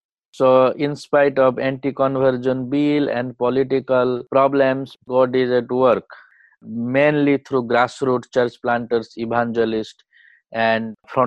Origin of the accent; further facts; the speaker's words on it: Odisha, India; English is a second language; I am from Odisha, and Odisha state was the first state in India to pass the anti-conversion law in 1970s.